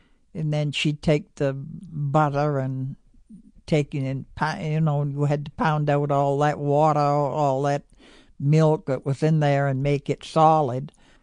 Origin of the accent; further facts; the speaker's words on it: Swan's Island, Maine, United States; also born or lived in North Avon; I grew up mostly here on Swan's Island. First 2-3 months on North Avon, that's where I was born.